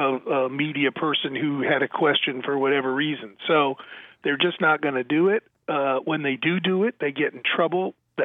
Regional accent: Boston, Massachusetts, United States; let me add, as a Bostonian native, I my family's all still there

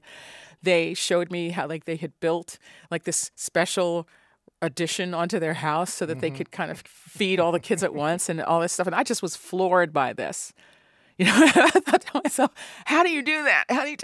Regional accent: New York, United States; I mean, I grew up in New York, as you mentioned, and New York is a 3 in 4 newspaper town.

